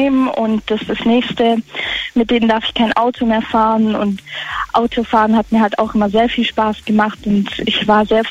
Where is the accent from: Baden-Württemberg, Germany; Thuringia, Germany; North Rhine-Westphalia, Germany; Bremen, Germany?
Baden-Württemberg, Germany; Schwäbisch Gmünd; Ich komme aus Schwäbisch Gmünd.